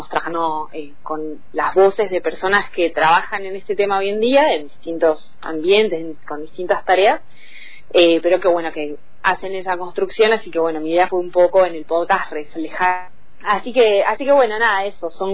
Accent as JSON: {"language": "Spanish", "town": "Bariloche", "region": "Río Negro", "country": "Argentina", "also_born_or_lived": "La Plata", "said": "Sí, soy de Bariloche. Soy de Bariloche, me fui a estudiar a La Plata. Ajá. En su momento, y después me volví a Bariloche. Ya hace varios años me volví"}